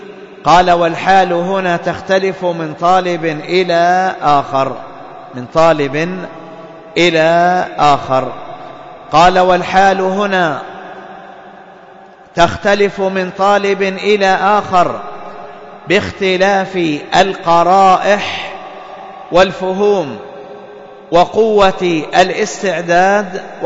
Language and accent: Arabic; Yemen; أصحاب الأقطار الأخرى مثلا عندنا في اليمن، في قطر اليمن، المذهب السائد هو المذهب ماذا؟